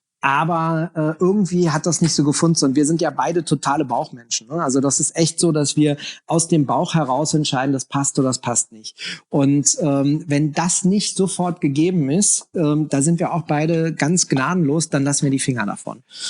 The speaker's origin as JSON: {"language": "German", "region": "Berlin", "country": "Germany", "tie": "born or raised there", "said": "da, wo ich aufgewachsen bin in Kreuzberg"}